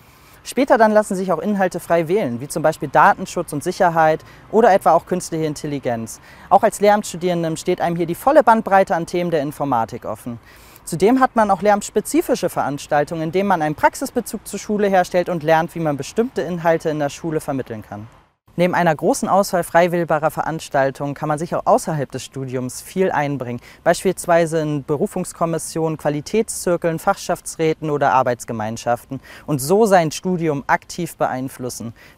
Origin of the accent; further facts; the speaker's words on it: Hamburg, Germany; Hamburg ist eine großartige Stadt mit vielen Möglichkeiten, tollen Leuten und zudem meine Heimatstadt.